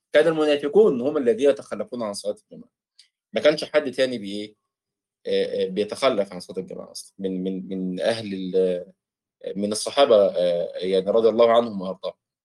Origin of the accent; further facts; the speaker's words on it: Egypt; الذئب، الذئب احنا بنسميه عندنا في مصر الديب